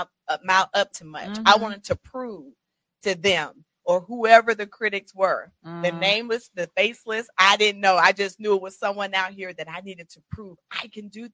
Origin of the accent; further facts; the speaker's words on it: Marietta, Georgia, United States; I'm from Marietta, Georgia. Homegrown, still live in Cobb County. Product of a single parent household, raised by my mother, who I love dearly.